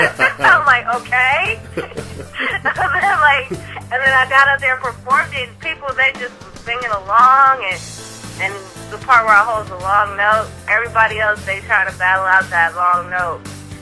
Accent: Oakland, California, United States; Yeah, you could say I'm from Oakland. I just consider myself from the Bay Area, but my mom is from Oakland.

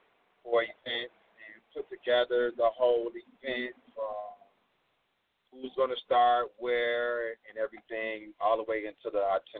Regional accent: Chicago, Illinois, United States; I'm an artist from Chicago.

